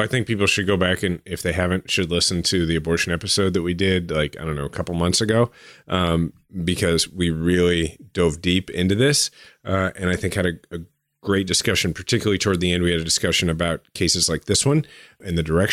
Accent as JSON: {"language": "English", "country": "United States", "said": "I'm an American and I'm a Jew also."}